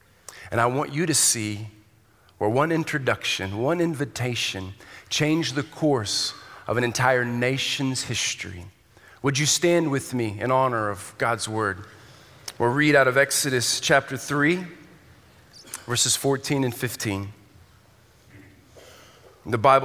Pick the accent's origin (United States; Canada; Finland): United States; Texas; As Mike said, I'm here from Houston, Texas. I grew up in Texas